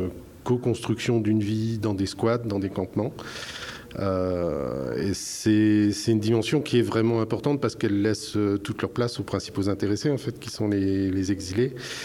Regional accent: Calais, Hauts-de-France, France; je suis de Calais

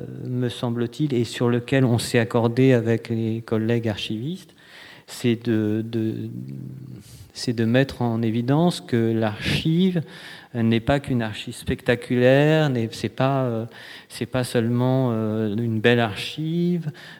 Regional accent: Rome, Lazio, Italy; moi, je viens de Rome et Marseille et Rome ont quand même beaucoup de choses en commun

